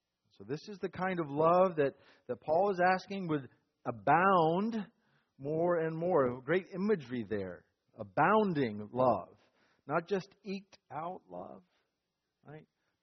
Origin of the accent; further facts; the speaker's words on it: North Carolina, United States; You know I'm from North Carolina. You know I like the North Carolina Tar Heels in basketball.